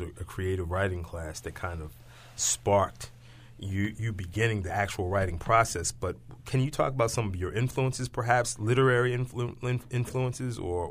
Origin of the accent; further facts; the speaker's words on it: Baltimore, Maryland, United States; I know I'm from West Baltimore